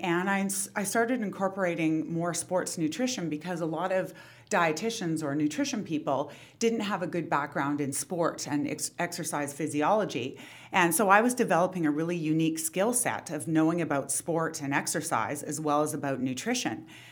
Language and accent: English; Vancouver, British Columbia, Canada; now in Toronto, Canada; I'm from Vancouver, born and raised, but I now reside in Toronto the past 8 years. So I do miss the West Coast.